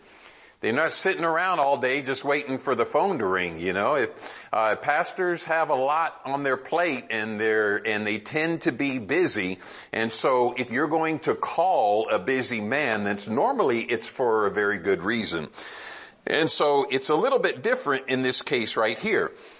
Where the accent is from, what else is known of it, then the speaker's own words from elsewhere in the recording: Arizona, United States; I'm from Arizona. There is not a, the air is so hot and so dry, there's no allergy in that air.